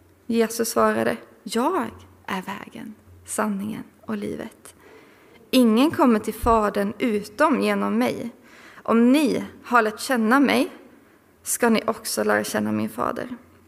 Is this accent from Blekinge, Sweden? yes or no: no; Rumskulla, Kalmar County, Sweden; now in Nässjö, Sweden; och jag är från Rumskulla från början. Nu bor jag och min man Christian och vår son Josia utanför Nässjö.